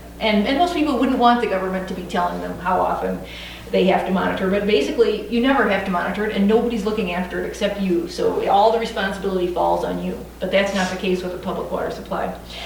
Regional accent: Indiana, United States; I know I'm from Indiana.

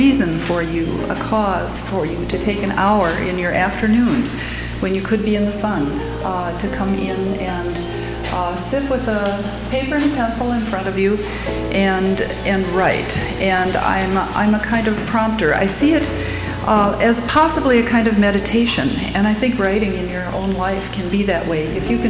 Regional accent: Northfield, Minnesota, United States; I come from Northfield, Minnesota, where I've lived for lots of years and worked at St. Olaf College, not as a teacher so much, but as a secretary in the art department.

